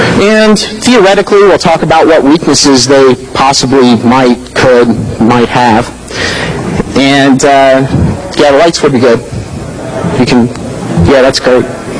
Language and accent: English; Columbus, Ohio, United States; I'm from Columbus, Ohio, 614, and I'm the alpha dog of the wolf pack up there.